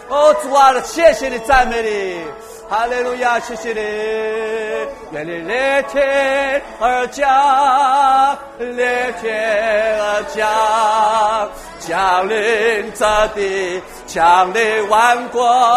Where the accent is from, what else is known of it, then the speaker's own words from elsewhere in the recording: China; 我们相信主要得着我们中国人，要得着我们华人